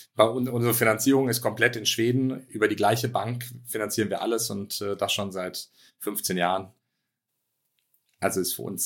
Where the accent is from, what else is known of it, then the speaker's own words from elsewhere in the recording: Cologne, North Rhine-Westphalia, Germany; Ich meine, ich bin ursprünglich Kölner, das heißt, ich bin ja von Grund auf Optimist